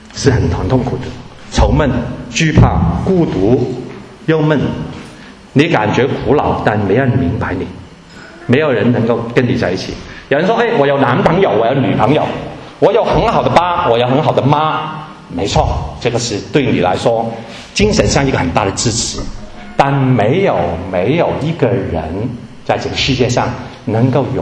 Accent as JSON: {"language": "Chinese", "country": "China", "moved": "yes", "lives_now": "Germany", "said": "我们是华人啊，我们来自中国。然后呢我们身居德国，然后呢我们可能希望申请移民到美国"}